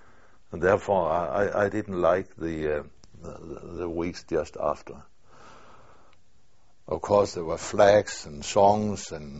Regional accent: Boyorp, Jutland, Denmark; It was in my hometown, Boyorp, it's called, in Jutland.

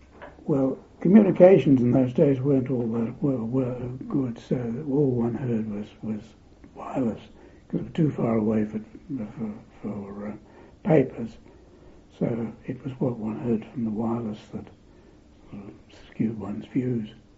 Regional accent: Kyneton, Victoria, Australia; born there; I was born in Kyneton, Victoria, or Central Victoria, on the 24th of October, 1920.

